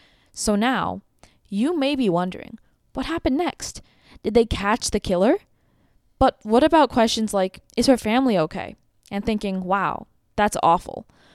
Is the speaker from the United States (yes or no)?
yes; Los Angeles, California, United States; I grew up in Los Angeles.